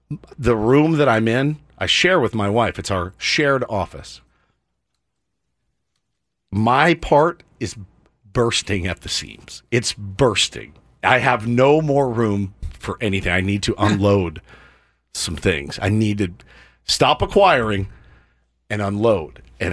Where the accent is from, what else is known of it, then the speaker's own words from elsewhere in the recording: Texas, United States; I'm from Texas. So … was like, you heard a lot of … growing up.